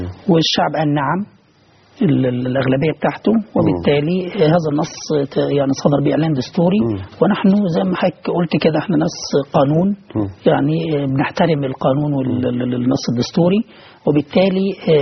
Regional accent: Upper Egypt, Egypt; ولكن احنا شفنا عندنا في الصعيد

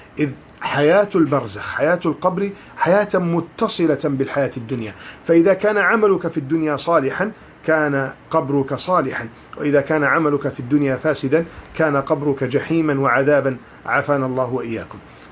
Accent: Egypt; وهناك كثير من الجدليات التي تنتشر في الإعلام خاصة عندنا في مصر في بلدنا

